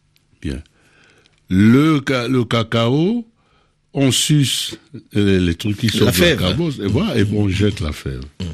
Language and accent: French; Cameroon; Oui, mais je suis du Cameroun.